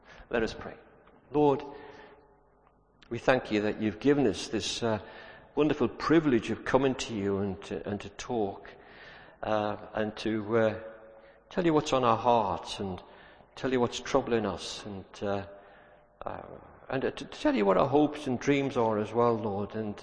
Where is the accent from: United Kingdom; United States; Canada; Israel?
United Kingdom; but I'm not going to do it because I'm British and the person sitting next to me might think I'm foolish.